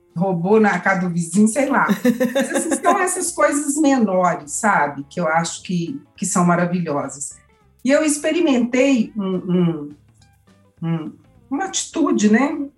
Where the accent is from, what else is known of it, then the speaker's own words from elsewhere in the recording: Minas Gerais, Brazil; born there; como eu nasci no Vale de Jequitinhonha, a gente era muito simples